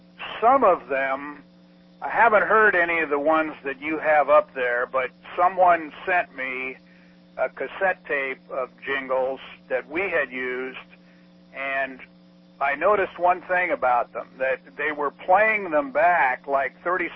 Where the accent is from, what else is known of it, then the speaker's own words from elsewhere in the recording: Des Moines, Iowa, United States; Being born and raised in Des Moines, I knew a lot of people in Des Moines.